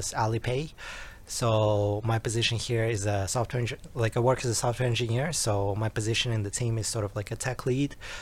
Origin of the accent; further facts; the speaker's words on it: Russia; also born or lived in Canada / Hong Kong / San Francisco; now in Singapore; So I am ethnically Korean, but I was born and raised in Russia. So I lived most of my life in Russia.